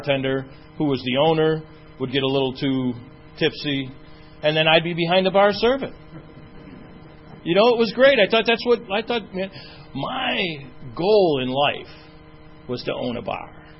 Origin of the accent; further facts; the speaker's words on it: Chicago, Illinois, United States; I grew up in Chicago. I'm an Irish Catholic, and drinking was a way of life.